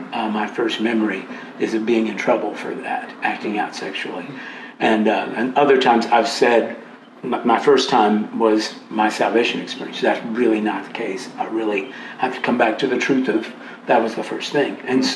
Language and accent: English; St. Louis, Missouri, United States; I was raised in St. Louis, Missouri, a very Pentecostal background.